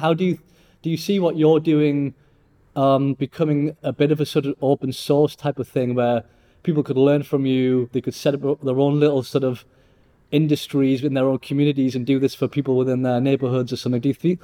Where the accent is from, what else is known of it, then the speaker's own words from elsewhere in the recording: Newcastle, North East England, United Kingdom; I remember growing up in Newcastle, you know, in the late 80s, early 90s